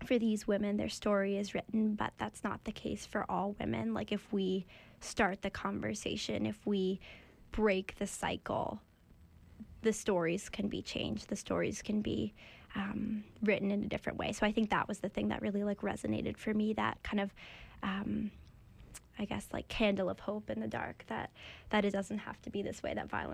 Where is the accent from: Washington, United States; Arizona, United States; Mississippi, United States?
Washington, United States; Seattle; I'm from Seattle, in the Seattle area.